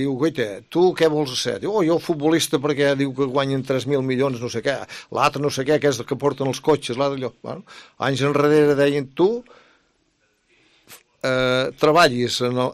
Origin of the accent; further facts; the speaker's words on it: Cornellà de Terri, Catalonia, Spain; born there; jo vaig néixer a Cornellà de Terra i però soc del món